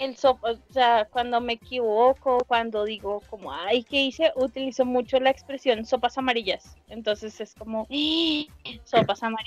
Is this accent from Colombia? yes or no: yes; Bogotá, Colombia; He comido yo, que soy Rola.